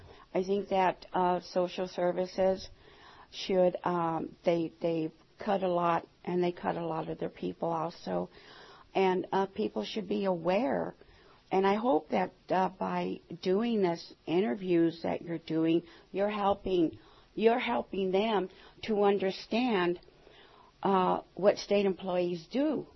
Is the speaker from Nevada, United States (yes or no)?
yes; Las Vegas, Nevada, United States; born there; I was born here in Las Vegas